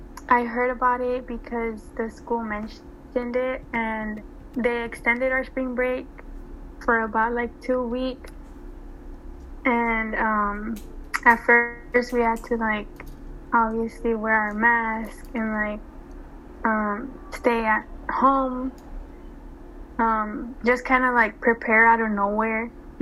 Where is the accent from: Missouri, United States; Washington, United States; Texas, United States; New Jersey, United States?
Texas, United States; San Antonio; I am from San Antonio, Texas.